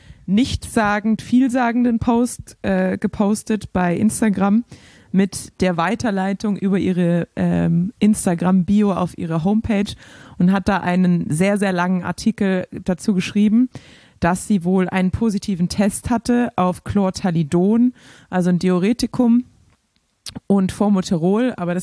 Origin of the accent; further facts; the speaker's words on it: Baden-Württemberg, Germany; ich bin Schwabe